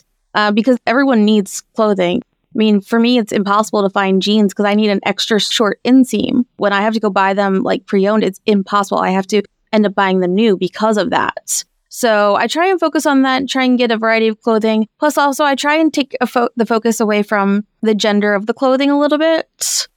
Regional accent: Philadelphia, Pennsylvania, United States; moved away; and Southern California has really been my home, even though I grew up on the East Coast.

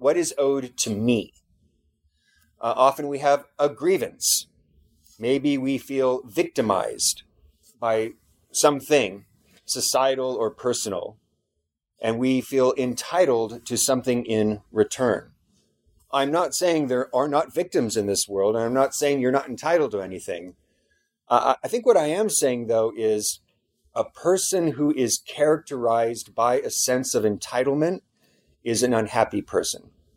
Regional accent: California, United States; like I'm from California, so I think of the California wine industry and St. Junipero Serra.

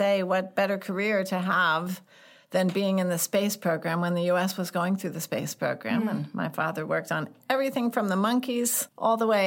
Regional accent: St. Louis, Missouri, United States; Yes, I grew up here in St. Louis in North County, and I had a normal childhood.

